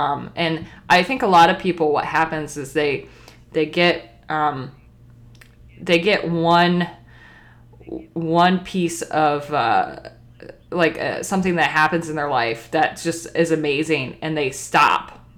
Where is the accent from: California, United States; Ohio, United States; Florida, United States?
Florida, United States; I born and raised in Florida, and I gotta tell you, growing up there was tough because I always felt like there's more than this.